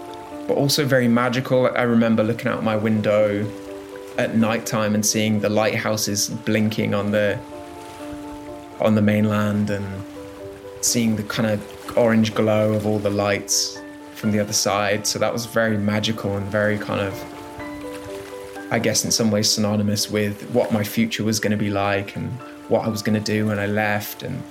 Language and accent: English; Isle of Arran, Scotland, United Kingdom; I grew up on an island in Scotland called the Isle of Arran.